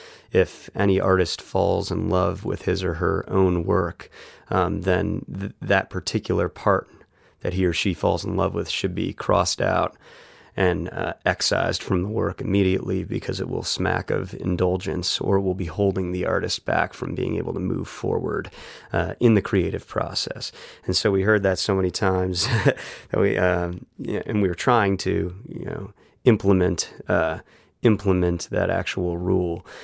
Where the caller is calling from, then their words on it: Cambridge, Massachusetts, United States; I'm calling from Cambridge, Massachusetts.